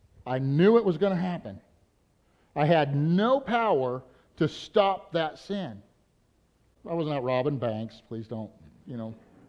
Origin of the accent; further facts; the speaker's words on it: Idaho, United States; also born or lived in North Dakota; I was born in North Dakota, traveled all over the world, ended up in southeast Idaho, which is near where he met my mother, but not exactly the same town. And they raised me in a Christian home